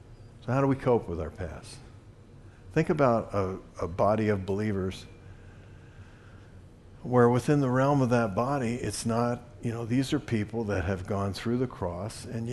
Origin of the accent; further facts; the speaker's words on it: Richmond, Virginia, United States; Everybody knows I was raised in Richmond, Virginia, but my grandparents had a farm.